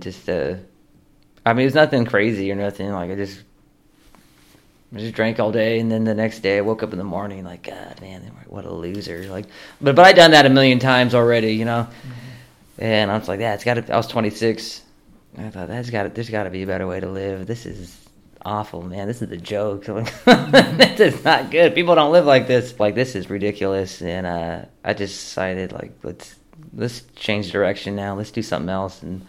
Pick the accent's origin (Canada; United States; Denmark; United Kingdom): United States; California; I'm from California playing country music.